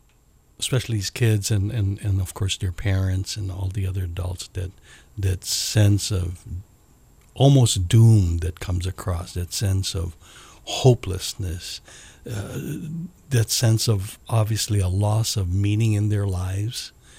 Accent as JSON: {"language": "English", "region": "Hawaii", "country": "United States", "tie": "born or raised there", "said": "Our experience being born and raised in Hawaii and the love we've experienced within the body of Christ here in this beautiful Isles"}